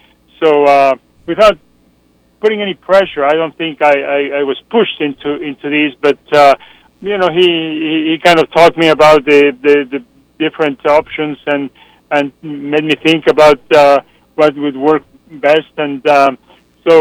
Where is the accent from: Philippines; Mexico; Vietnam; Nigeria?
Mexico; English is a second language; moved away as an adult; now in Houston, United States; Well, I'm originally from Mexico, and I started my career in Mexico. I did my medical school there, and then I came to Houston to do my training in hematology initially